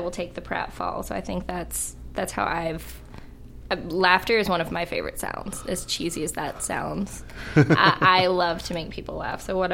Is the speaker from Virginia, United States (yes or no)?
yes; Virginia, United States; now in Los Angeles, United States; I've been here for 9 years, and I come from the East Coast and a small town in the South